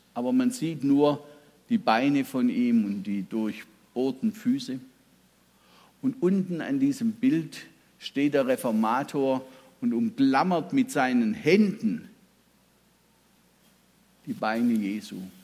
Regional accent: Baden-Württemberg, Germany; Als ich 16 Jahre alt war, aufgewachsen so in dem Milieu des schwäbischen Pietismus

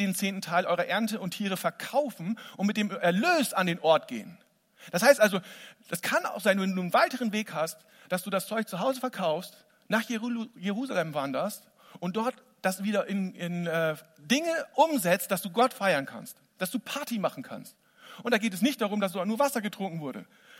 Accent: Lower Saxony, Germany; Ich als Ostfriese wäre da niemals reingekommen. Selbst als Oldenburger, was ja jetzt in meinem Pass drin steht, hätte ich schlechte Karten gehabt.

